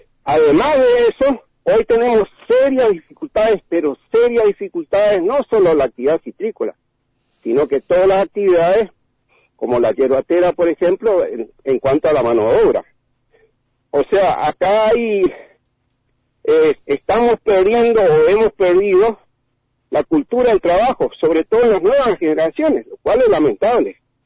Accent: Monte Carlo, Misiones, Argentina; sobre todo en esta zona acá, yo soy de Monte Carlo, es pomelo

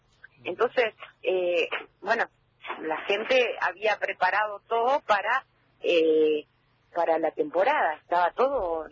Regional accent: Epecuén, Buenos Aires Province, Argentina; Sí, yo nací en Epecuén, mi papá nació en Epecuén, mis abuelos nacieron en Epecuén.

